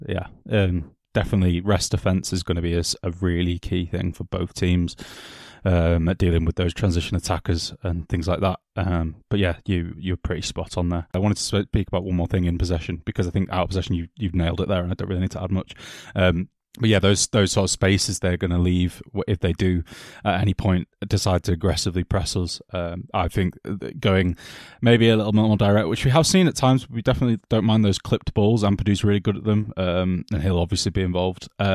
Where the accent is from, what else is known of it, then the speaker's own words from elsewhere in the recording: England, United Kingdom; I am English and I don't give a shit about you.